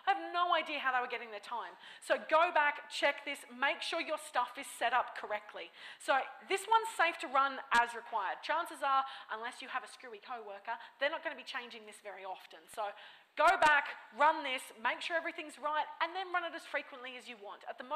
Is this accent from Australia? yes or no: yes; Australia; I'm going to use some examples because I'm Australian.